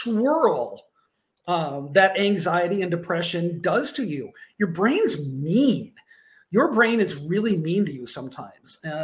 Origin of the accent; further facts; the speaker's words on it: Ogden, Iowa, United States; I'm from Ogden, Iowa.